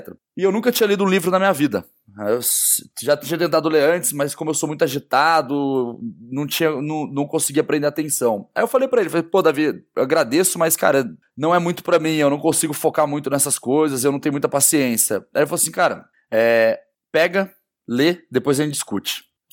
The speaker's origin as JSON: {"language": "Portuguese", "town": "Guaratinguetá", "region": "São Paulo", "country": "Brazil", "lives_now": "São Paulo, Brazil", "said": "Eu sou do interior de São Paulo, Guaratinguetá, e acabei vindo parar na SPM para fazer publicidade e propaganda, né?"}